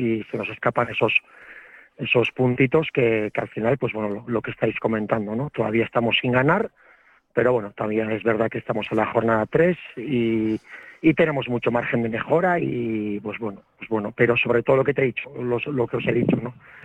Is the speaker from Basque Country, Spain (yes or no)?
yes; Basque Country, Spain; soy de Gipuzco al final